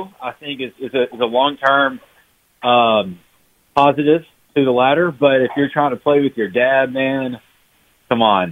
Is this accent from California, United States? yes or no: no; Florence, Alabama, United States; I mean, I grew up in Florence, so we grew up taking field trips to see him.